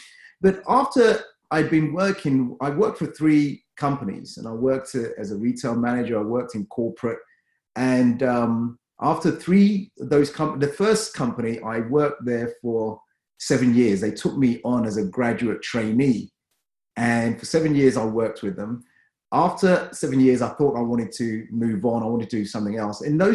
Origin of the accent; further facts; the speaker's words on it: London, United Kingdom; I was raised in South London. I went to a school in South London.